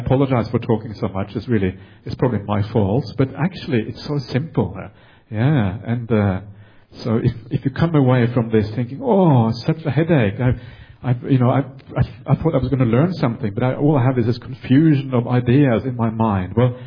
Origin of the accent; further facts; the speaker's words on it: Norway; accent: Norwegian; English is a second language; Maybe my Norwegian accent is incomprehensible to people in Hong Kong.